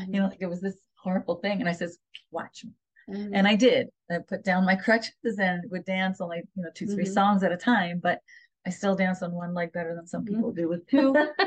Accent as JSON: {"language": "English", "town": "New York City", "region": "New York", "country": "United States", "said": "So, so we're all from, well, I'm from New York. I'm the first one born. The other 2 were also born in Queens."}